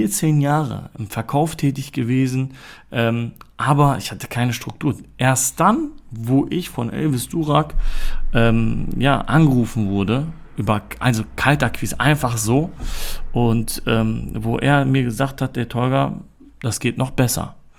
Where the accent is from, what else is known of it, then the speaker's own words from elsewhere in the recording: Germany; born there; Meine Eltern sind in den 90er Jahren nach Deutschland gezogen und ich bin hier auch in Deutschland geboren und komme auch aus der Türkei.